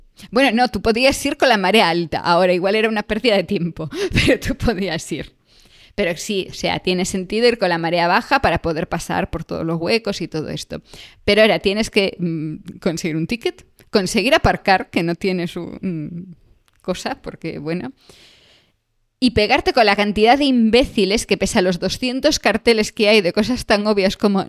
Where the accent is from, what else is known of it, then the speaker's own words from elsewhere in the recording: Galicia, Spain; Más, Cortegada está pegada a mi pueblo, es la isla que se ve desde Carril.